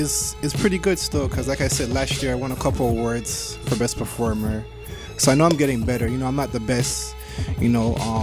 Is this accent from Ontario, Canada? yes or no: yes; Toronto, Ontario, Canada; also born or lived in Scarborough; Not really Scarborough, but Toronto's probably like my hometown, so I do a lot of shows and whatnot.